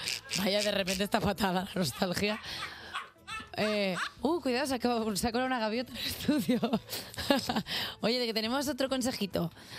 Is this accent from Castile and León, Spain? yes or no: no; Catalonia, Spain; Como catalana que soy